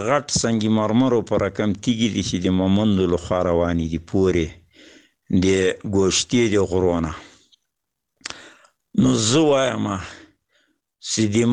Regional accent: Paktia, Afghanistan; د پکتیا د ولایت یو کامی سپینګیری،

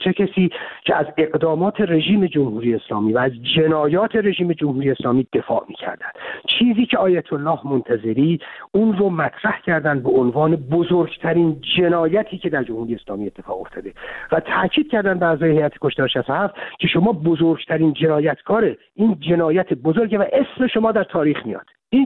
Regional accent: Iran; ما به عنوان یک ایرانی وظیفمون چیه؟

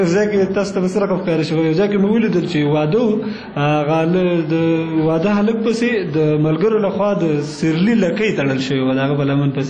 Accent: Kunar, Afghanistan; زه اصلا د کونړ ولایت اوسېدونکی یم.

